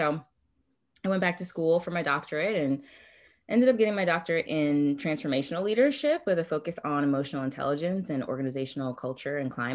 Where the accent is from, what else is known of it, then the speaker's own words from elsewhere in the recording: North Carolina, United States; moved away as an adult; now in Florida, United States; Like, I live in South Florida now, but born and raised in North Carolina. Moved to South Florida in like 2007, I believe.